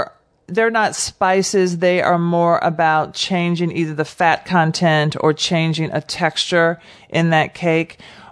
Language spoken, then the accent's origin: English; Nashville, Tennessee, United States; you see me, I'm black and I'm from Nashville, Tennessee.